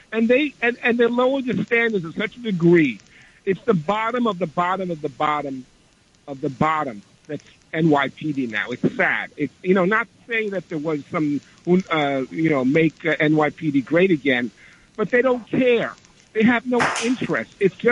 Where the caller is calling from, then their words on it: Queens, New York, United States; I'm calling from Queens.